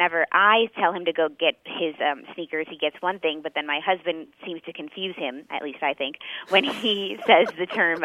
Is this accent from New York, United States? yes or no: yes; Buffalo, New York, United States; I'm originally from Buffalo, New York, and he is from Carmel, Indiana.